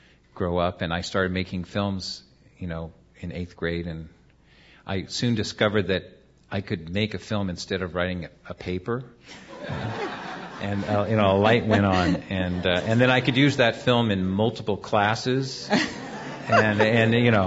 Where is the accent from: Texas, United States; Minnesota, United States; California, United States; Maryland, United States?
California, United States; Walnut Creek; also born or lived in Grass Valley, United States; Well, I came here in eighth grade, and when I arrived at high school at Ignacio Valley High, I had lived in a town that had 3,000 people, roughly, Grass Valley, California.